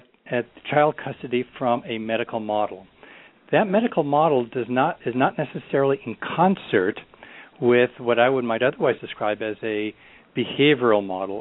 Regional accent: California, United States; now in Illinois, United States; Although as a former Californian and now a proud Illinoisan, I don't know if that's the right term.

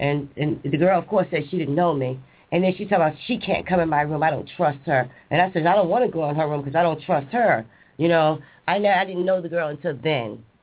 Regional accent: United States; They didn't know I was American at the time.

